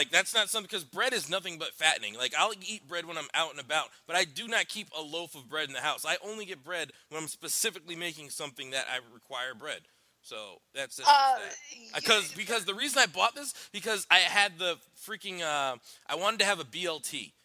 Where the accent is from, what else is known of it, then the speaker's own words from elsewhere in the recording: Connecticut, United States; I'm from Connecticut.